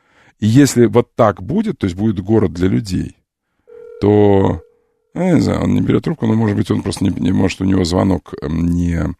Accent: Azerbaijan; Я азербайджанец, хочу сказать, не в смысле расизма или еще чего-нибудь, а в хорошем.

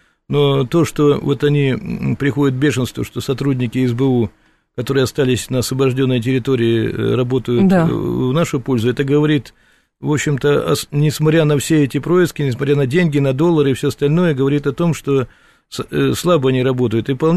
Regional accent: Bryansk Oblast, Russia; Я сам родом из Брянщины, на границе. У меня поселок Белая Березка у нас, который обстреливается.

